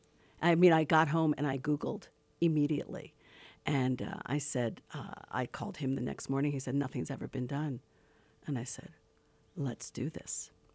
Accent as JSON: {"language": "English", "region": "New York", "country": "United States", "tie": "born or raised there", "lives_now": "Los Angeles, United States", "said": "I grew up in New York and L.A. I moved out to L.A."}